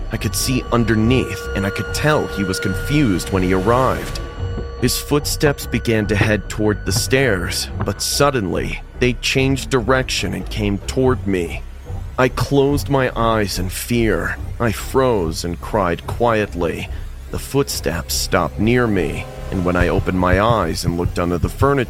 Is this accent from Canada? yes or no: yes; Canada; now in United States; I'm Canadian, but I live in California.